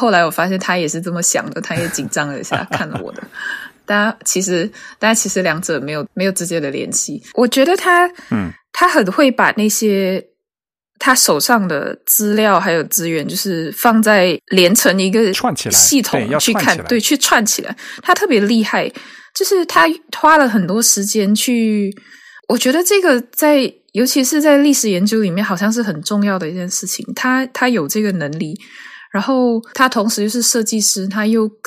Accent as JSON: {"language": "Chinese", "country": "Malaysia", "lives_now": "United Kingdom", "said": "我是马来西亚人，然后我来英国"}